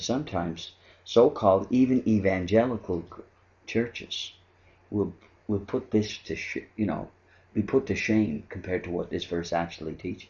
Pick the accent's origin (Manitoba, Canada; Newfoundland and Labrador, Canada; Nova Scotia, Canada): Nova Scotia, Canada; Southwest Margaree; I grew up in Southwest Margaree, and we were the only French family in Southwest Margaree.